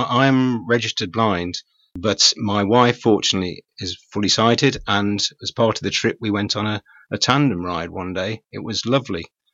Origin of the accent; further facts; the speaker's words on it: Walsall, West Midlands, United Kingdom; moved away as an adult; now in Devon, United Kingdom; No, I was born in Walsall, raised in Walsall, and worked all my life in Walsall, and only retired to Devon 6 years ago now.